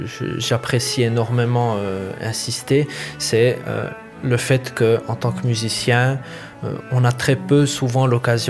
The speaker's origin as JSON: {"language": "French", "town": "Moutier", "region": "Bern", "country": "Switzerland", "tie": "born or raised there", "said": "de pouvoir jouer dimanche à Moutier, dans cette ville où j'ai grandi, je suis enfant de Moutier"}